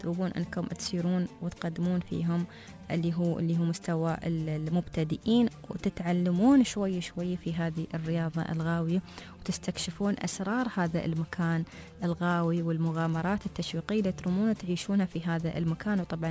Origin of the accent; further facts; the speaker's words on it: Dubai, United Arab Emirates; اللي موجود عندنا في دبي